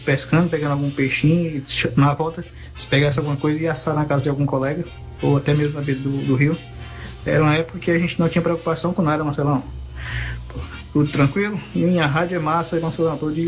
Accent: Amontada, Ceará, Brazil; now in Jaraguá do Sul, Brazil; sou cearense, de uma cidade de Amontada, mas hoje eu moro aqui em Jaraguá do Sul, em Santa Catarina.

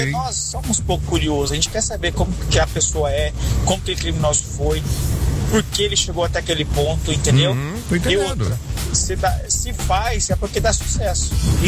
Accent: Nova Lima, Minas Gerais, Brazil; sou aqui da região norte, daqui de Nova Lima.

